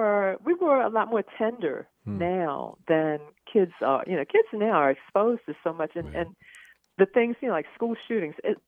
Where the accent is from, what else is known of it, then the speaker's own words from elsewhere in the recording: Baltimore, Maryland, United States; because I was growing up in Baltimore, so it's very different than growing up in North Carolina at that time.